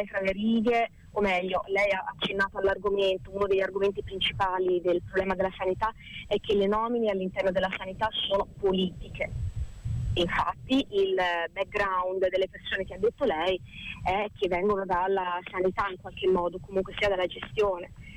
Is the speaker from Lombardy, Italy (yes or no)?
no; Cascina, Tuscany, Italy; Sono pisana di Cascina.